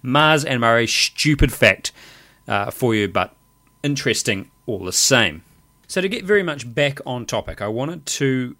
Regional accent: New Zealand; Me as a New Zealander gives me access.

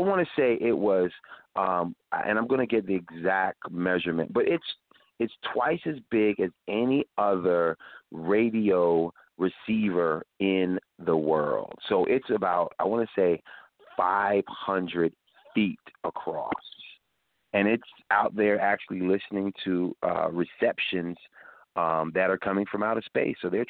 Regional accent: United States; because I am not going to be in Canada and stuck in Canada in a foreign nation when I am an American.

